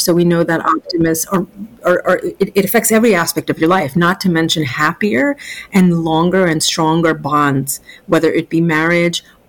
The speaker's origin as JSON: {"language": "English", "region": "New York", "country": "United States", "said": "I'm a New Yorker"}